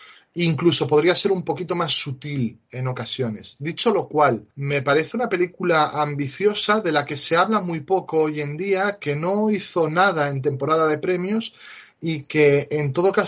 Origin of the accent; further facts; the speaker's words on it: Galicia, Spain; Tú no sabes lo que somos los gallegos con las balas y los terneros.